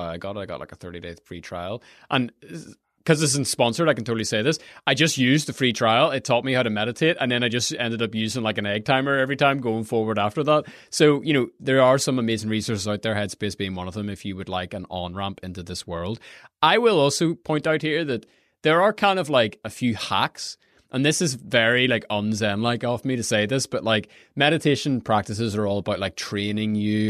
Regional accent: Ireland; growing up in Ireland, we swim in the sea year round.

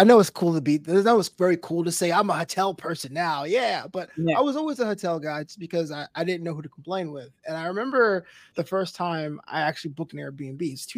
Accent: Brooklyn, New York, United States; So I'm glad you asked this because I'm from Brooklyn. And that's very important.

